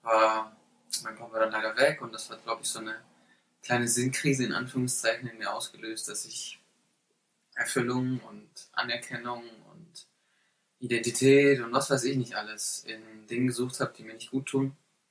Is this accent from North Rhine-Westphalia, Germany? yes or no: no; Wolfsburg, Lower Saxony, Germany; in der Gemeinde in Wolfsburg, da wo ich herkomme.